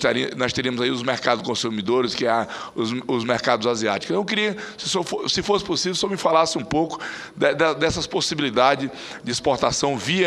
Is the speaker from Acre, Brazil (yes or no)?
yes; Acre, Brazil; eu sou do Acre, como o senhor já disse